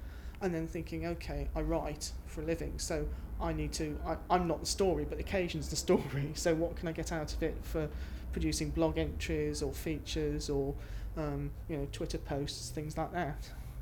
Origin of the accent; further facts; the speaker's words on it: Cheltenham, South West England, United Kingdom; I'm 46 and I come from Cheltenham in Gloucestershire.